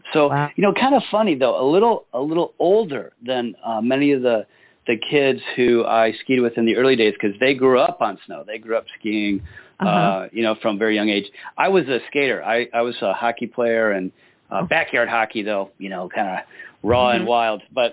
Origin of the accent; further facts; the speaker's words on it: Midwest, United States; I, you know, like a lot of folks in the U.S., I grew up in the Midwest.